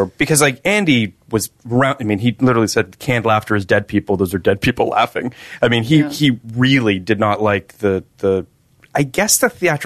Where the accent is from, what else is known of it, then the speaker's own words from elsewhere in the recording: Toronto, Ontario, Canada; My hometown.